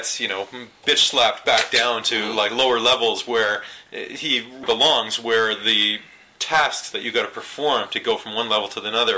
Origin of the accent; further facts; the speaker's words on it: Canada; I feel like we should bring some lumberjack science to you because we're Canadian